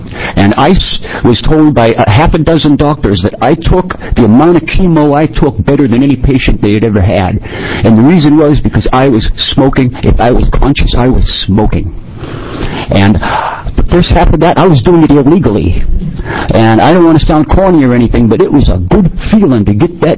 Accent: Williams, Oregon, United States; I'm from Williams, Oregon.

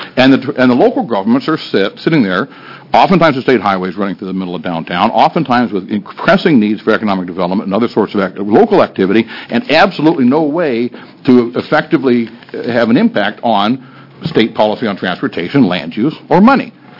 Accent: Culver, Oregon, United States; I grew up in Culver and used to play ball against Maupin

